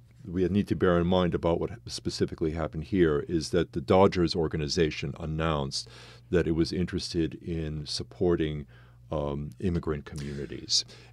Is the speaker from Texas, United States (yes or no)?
no; Chicago, Illinois, United States; You know, growing up in Chicago, you know, with the two losing teams